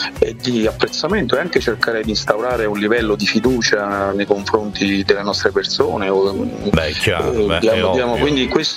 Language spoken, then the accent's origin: Italian; Molise, Italy; mi dispiace dirlo da molisano